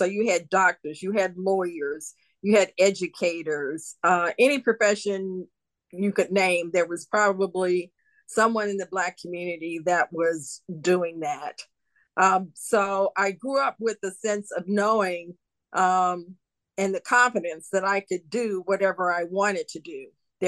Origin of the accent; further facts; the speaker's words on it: Atlanta, Georgia, United States; I was born in 1951 in Atlanta, Georgia.